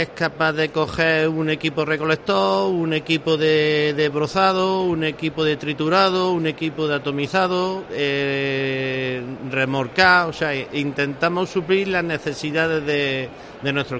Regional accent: Jaén, Andalusia, Spain; yo soy de Jaén y miro a mi tierra

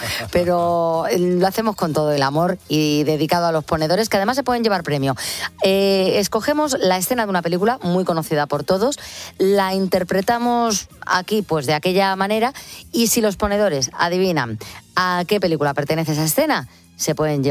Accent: Madrid, Community of Madrid, Spain; nosotros somos de Madrid

